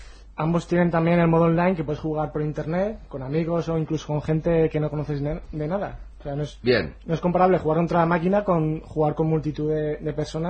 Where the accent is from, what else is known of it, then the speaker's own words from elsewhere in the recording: Valencia, Valencian Community, Spain; De Valencia.